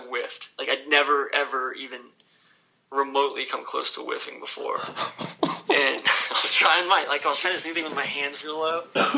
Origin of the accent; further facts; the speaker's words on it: Atlanta, Georgia, United States; played with him a couple times growing up in Atlanta